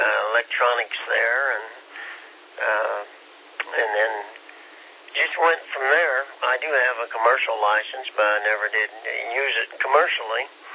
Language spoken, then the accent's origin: English; Kansas, United States; moved away; you got to realize I'm from Kansas, but I've been here 14 years.